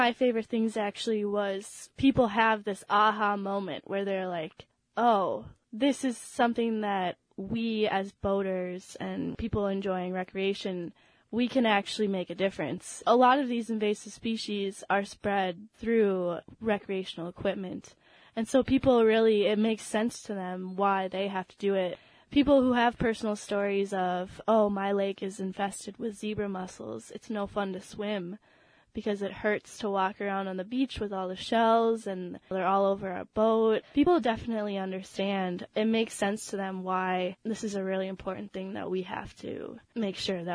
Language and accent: English; United States; And I grew up on the St. Croix River.